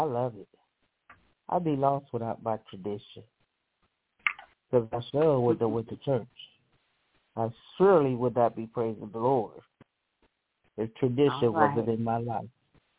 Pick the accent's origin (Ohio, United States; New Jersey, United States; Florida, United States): Ohio, United States; And when I got grown, and I moved away from Ohio, I ain't go to church.